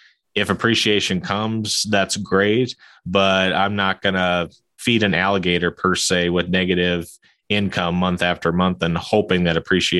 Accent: Marshall, Minnesota, United States; First deal I bought was a fourplex here in Marshall, Minnesota, my hometown.

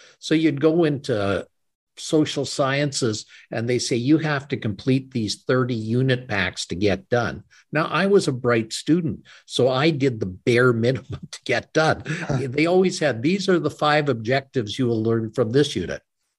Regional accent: Calgary, Alberta, Canada; now in Edmonton, Canada; Grew up in Calgary, the home of the world famous Calgary Stampede. And I moved up to Edmonton for medical school.

